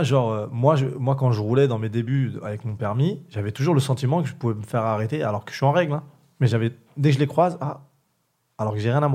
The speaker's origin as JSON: {"language": "French", "town": "Champigny-sur-Marne", "region": "Île-de-France", "country": "France", "tie": "born or raised there", "said": "Moi, j'habite à Saint-Maur. J'ai grandi à Champigny. Et j'habite à Saint-Maur. C'est une ville collée à Champigny."}